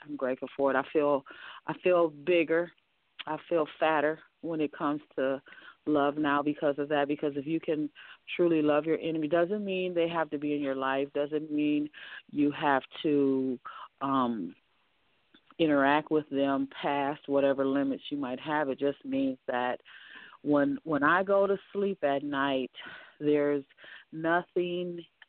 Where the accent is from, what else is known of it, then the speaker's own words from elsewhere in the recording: Minneapolis, Minnesota, United States; I'm from the Minneapolis area. I've been doing spoken word and poetry as a performing artist since 2005 here in my town.